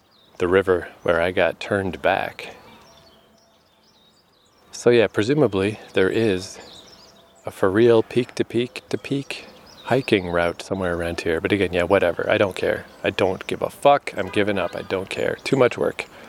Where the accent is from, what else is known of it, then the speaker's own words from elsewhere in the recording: Fredericton, New Brunswick, Canada; now in Vancouver, Canada; And I remember after I had left my hometown and I moved to Vancouver, the first time I came back to visit, I brought along my Vancouver girlfriend and my friend Matt, who was still, at that point, still in Fredericton.